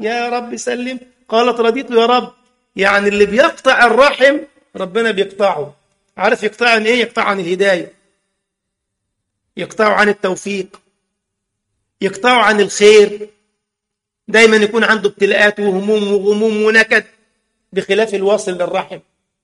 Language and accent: Arabic; Egypt; كان بعض العوام عندنا في مصر راجل بسيط جدا